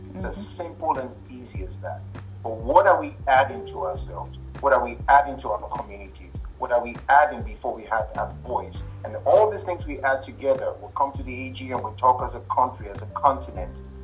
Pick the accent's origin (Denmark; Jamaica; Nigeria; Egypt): Nigeria; now in United States; I've been in America for 15 years. I've done this, I've done this as a Nigerian.